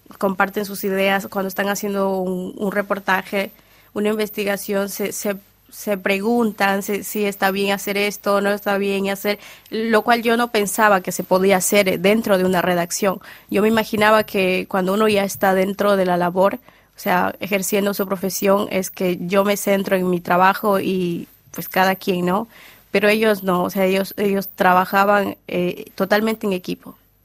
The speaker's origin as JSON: {"language": "Spanish", "country": "Ecuador", "said": "pero de todas maneras somos ecuatorianos."}